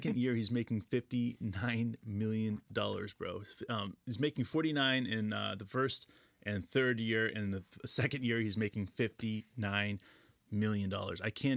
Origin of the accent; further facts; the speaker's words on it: Oklahoma, United States; And maybe it's just because I'm from Oklahoma and I'm always like Texas sucks, guys.